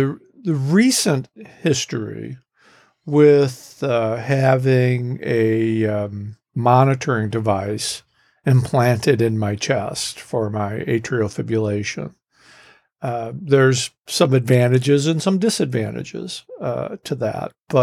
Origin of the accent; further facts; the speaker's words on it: St. Louis, Missouri, United States; I grew up in Tornado Alley in St. Louis, so I get it, yeah.